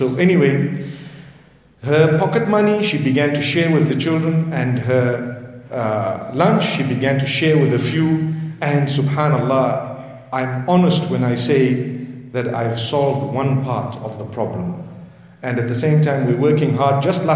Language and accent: English; Zimbabwe; now in South Africa; I come from Zimbabwe. Remember, it's a much safer place. Here we're in South Africa.